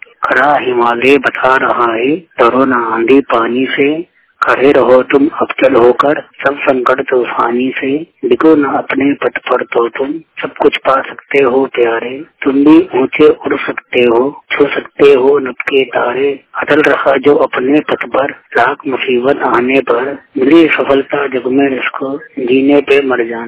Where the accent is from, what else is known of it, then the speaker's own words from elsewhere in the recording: Delhi, India; मैं गणेश नगर दिल्ली का रहने वाला हूँ।